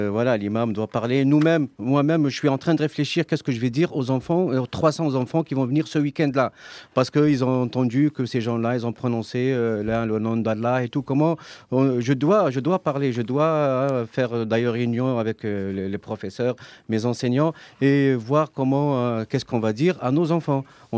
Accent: France; en tant que musulman, je suis doublement indigné, doublement triste de ce qui s'est passé. Je suis déjà triste parce que je suis français.

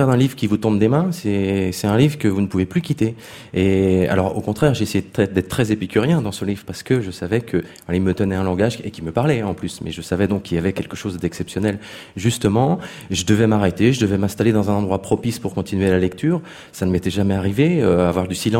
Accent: Fougères, Brittany, France; Je suis Fougeray, je viens de Fougères. Je suis né là-bas.

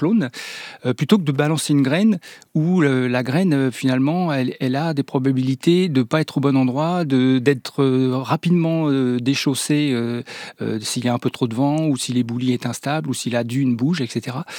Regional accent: Bordeaux, Nouvelle-Aquitaine, France; Moi, je viens de Bordeaux.

